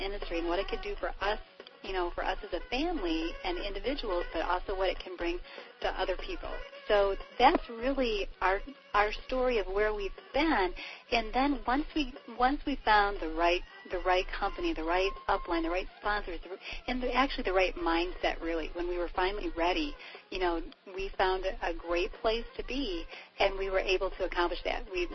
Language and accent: English; Grand Rapids, Michigan, United States; But my background, you know, I'm a hometown girl. I grew up in Grand Rapids, Michigan, so did Brad, and we spent our lives here